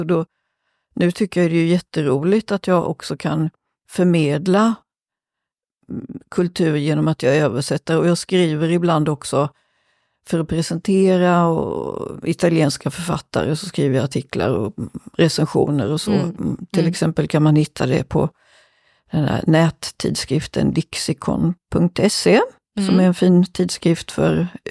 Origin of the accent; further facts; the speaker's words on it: Småland, Sweden; jag kommer från Småland.